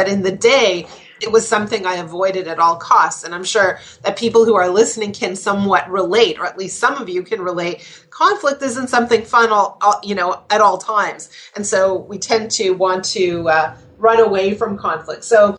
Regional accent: Montreal, Quebec, Canada; when I grew up in Montreal

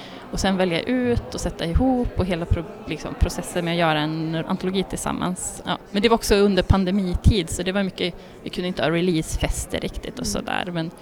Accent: Kramfors, Västernorrland County, Sweden; Jag är från Kramfors i Ångermanland.

